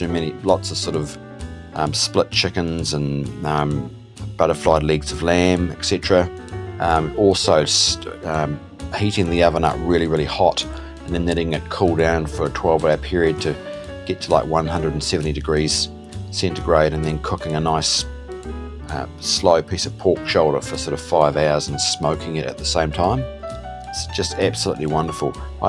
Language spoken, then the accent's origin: English; Christchurch, Canterbury, New Zealand; I'm from Christchurch in New Zealand.